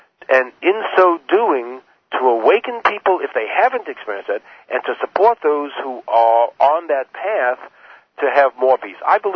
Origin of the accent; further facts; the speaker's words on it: New York, United States; And I say, well, it's both, and I come from New York